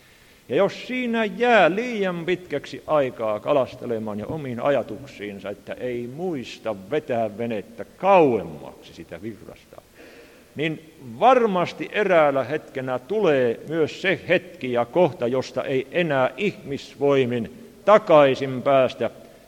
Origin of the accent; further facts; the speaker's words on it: Savonia, Finland; Siellä meillä päin Itä-Suomessa, varsinkin Heinävedellä, enhän minä tiedä, vaikka täällä olisi niitä armaita savolaisia muitakin kuin minä